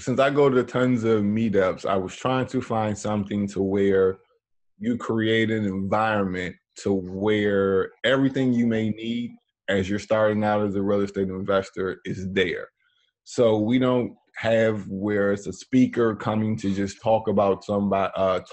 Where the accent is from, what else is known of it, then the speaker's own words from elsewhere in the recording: Washington, District of Columbia, United States; which in the neighborhood I grew up in Riggs Park, D.C.